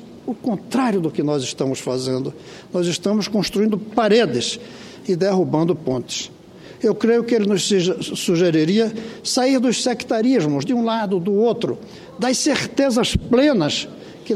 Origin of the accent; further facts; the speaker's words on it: Recife, Pernambuco, Brazil; que eu acompanhei como recifense desde o dia que ele ali chegou